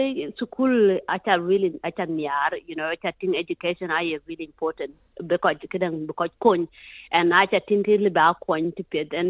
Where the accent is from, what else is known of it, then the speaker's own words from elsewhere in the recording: Australia; and I grew up in Australia.